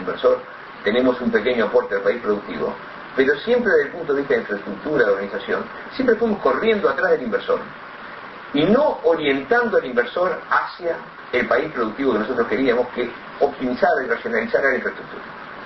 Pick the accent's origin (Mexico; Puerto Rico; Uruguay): Uruguay; y era la percepción que teníamos como uruguayos